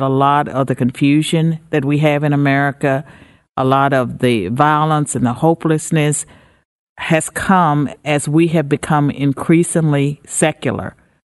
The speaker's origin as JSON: {"language": "English", "country": "United States", "said": "And they and so for me, I'm glad that I'm an American."}